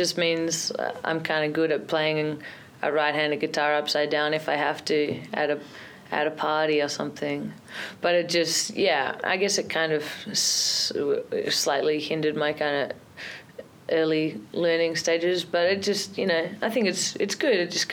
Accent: Sydney, New South Wales, Australia; Oh, no way, especially as an Australian. You know, I grew up in like the suburbs in Sydney.

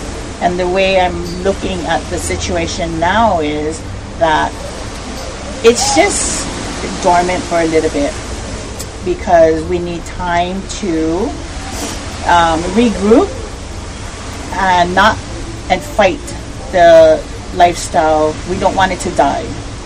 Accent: Waikiki, Hawaii, United States; We are from Waikiki. This is our home. This is not just where we come to work. This is our home.

